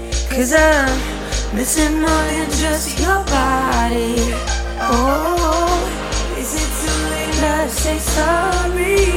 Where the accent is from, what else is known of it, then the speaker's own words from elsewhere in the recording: Gothenburg, Västra Götaland County, Sweden; när jag växte upp i Göteborg, då var man ju 422 Backa Brunnsbo